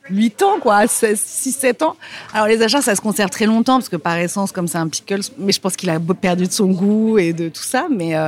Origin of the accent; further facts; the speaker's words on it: Abidjan, Côte d’Ivoire; je suis née en Côte d'Ivoire. Donc, j'ai pas de tradition culinaire française vraiment